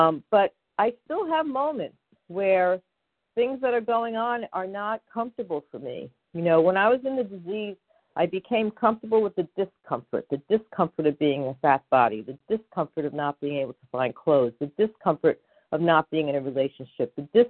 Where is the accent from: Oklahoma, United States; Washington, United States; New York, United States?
New York, United States; I'm from New York, and so I use humor and I use sarcasm to deflect